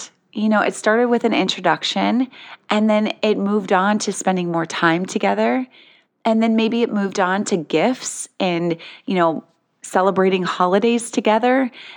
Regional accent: North Dakota, United States; moved away as an adult; now in Missouri, United States; I moved away from my hometown of, you know, I grew up in North Dakota, moved to Missouri because I wanted to get a specific degree from this university.

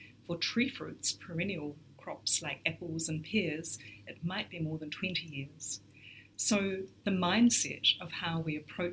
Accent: New Zealand; I come from New Zealand.

